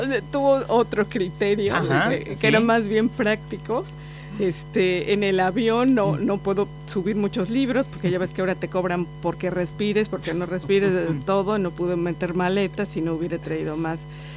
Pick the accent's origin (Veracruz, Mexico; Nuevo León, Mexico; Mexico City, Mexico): Mexico City, Mexico; born there; Nací en el DF, aunque por cuestiones de trabajo me fui a vivir a Oaxaca, que es una provincia que está en el Pacífico. Bueno, yo no estaba en el Pacífico, yo estaba en la frontera entre Oaxaca y Puebla.